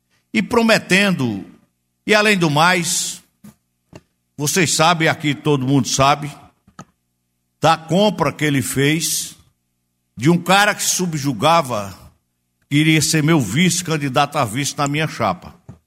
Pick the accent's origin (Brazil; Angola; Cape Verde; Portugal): Brazil; Garanhuns, Pernambuco; quando eu falo de Garanhuns, eu só estou falando muito pouco da minha terra